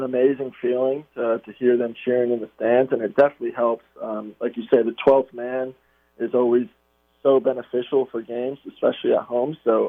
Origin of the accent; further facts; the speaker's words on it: Charleston, United States; And because I'm from Charleston, not far away, so I've been to Charleston.